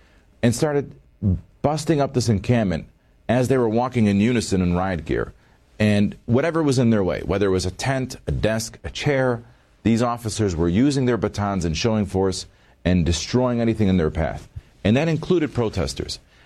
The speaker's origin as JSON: {"language": "English", "town": "Detroit", "region": "Michigan", "country": "United States", "tie": "born there", "said": "I was born in Detroit, Michigan."}